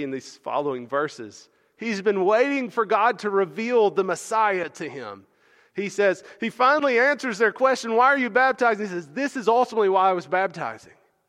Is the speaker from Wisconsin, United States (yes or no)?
no; Alabama, United States; Well, where I grew up in Alabama, there were a lot of places you would go and you would say, where is that?